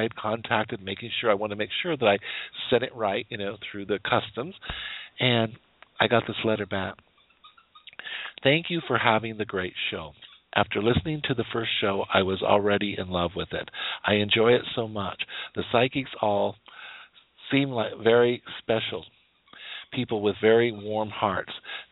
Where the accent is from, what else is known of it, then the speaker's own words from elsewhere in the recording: Wyoming, United States; I forgot after living in Florida how cold outside could be, you know, with these other weather. I'm from Wyoming.